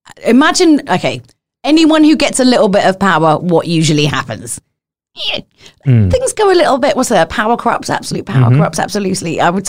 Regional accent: London, United Kingdom; because I come from London.

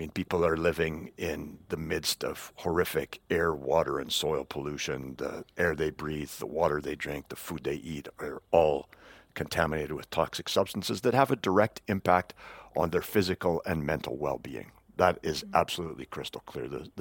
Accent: Canada; I'm from Canada

